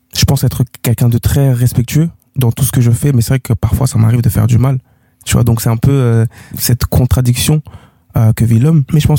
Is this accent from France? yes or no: no; Zambujal, Lisbon, Portugal; Zamboujal.